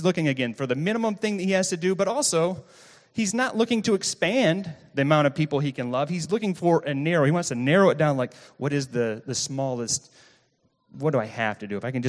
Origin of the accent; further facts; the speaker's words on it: Flint, Michigan, United States; now in Kalamazoo, United States; Like, I grew up near Flint, Michigan.